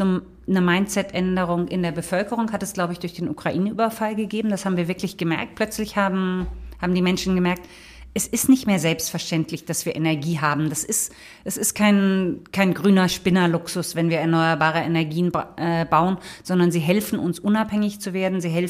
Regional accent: Lower Saxony, Germany; Ich komme ja aus Niedersachsen

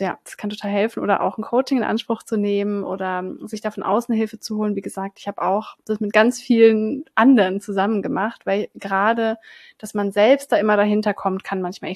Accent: Southern Germany, Germany; ich bin ja in Süddeutschland auf dem Dorf aufgewachsen

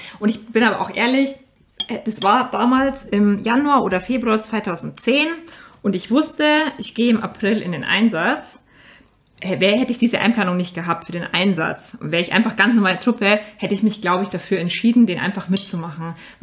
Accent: Bavaria, Germany; ich komme aus der Nähe von Ingolstadt

